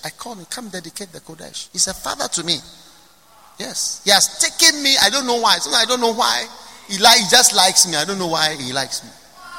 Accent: Ghana; even though I'm a Ghanaian, I've been here since I was born.

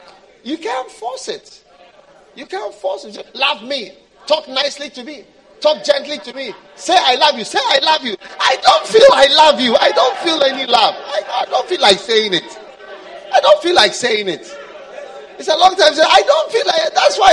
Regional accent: Switzerland; I know chocolate because I'm from Switzerland. That's where you have chocolate.

